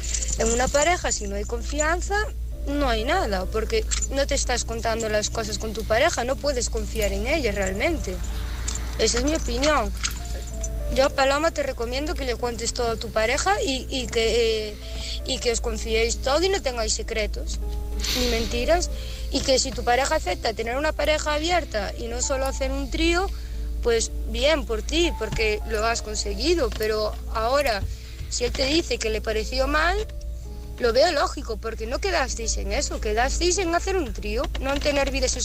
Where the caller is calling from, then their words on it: Santiago de Compostela, Galicia, Spain; de Santiago, actualmente en Coruña.